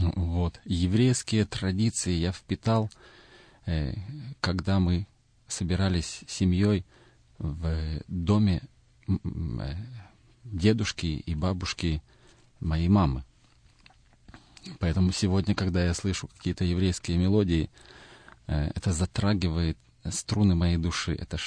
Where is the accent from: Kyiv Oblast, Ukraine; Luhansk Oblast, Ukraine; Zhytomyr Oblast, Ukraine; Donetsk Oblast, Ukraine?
Kyiv Oblast, Ukraine; Vasylkiv; born there; Родился я на Украине, в городе Васильков, это где-то 30 километров от Киева. И детство мое прошло в светской еврейской семье. Получается, что еврейская линия моя идет по маме.